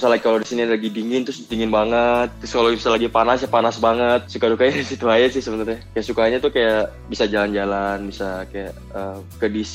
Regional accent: Jakarta, Indonesia; also born or lived in Kudus; now in United States; Dari Jakarta. Ya dulu saya juga pernah latihan di salah satu klub besar di Indonesia di Kudus. Setelah itu saya pindah ke Jakarta.

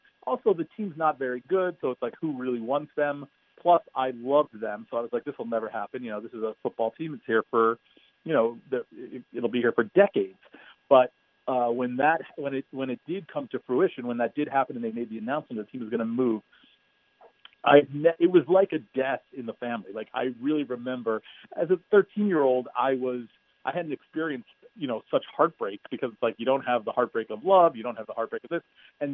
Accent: St. Louis, Missouri, United States; So I grew up in St. Louis, and I grew up a fan of the St. Louis Cardinals

